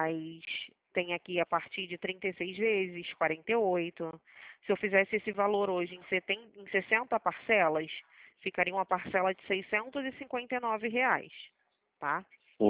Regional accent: Rio de Janeiro, Brazil; also born or lived in Bahia; Na verdade, eu sou baiana, né? Moro no Rio

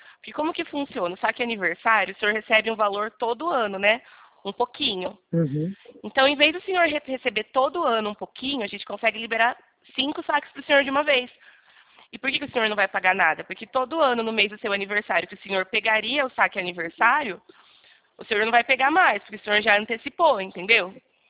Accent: Araras, São Paulo, Brazil; Eu sou daqui de Araras

